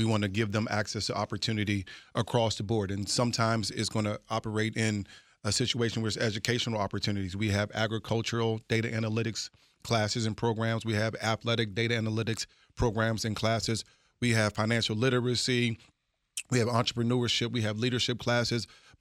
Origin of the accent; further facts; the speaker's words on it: Fort Washington, Maryland, United States; Yeah, so, you know, I grew up in Fort Washington, Maryland.